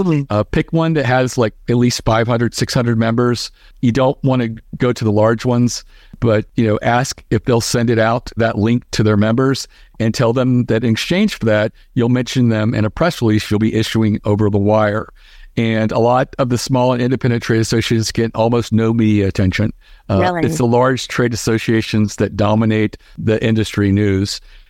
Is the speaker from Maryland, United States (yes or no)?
yes; Baltimore, Maryland, United States; full of, like, you know, crab chips, because we're from Baltimore.